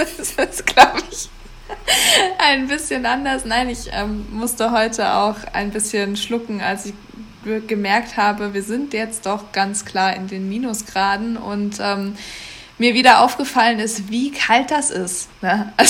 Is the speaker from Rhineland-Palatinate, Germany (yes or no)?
no; Hesse, Germany; ich wohne nur 20 Kilometer weg von Marburg, also wirklich zu Hause, meine Heimatstadt.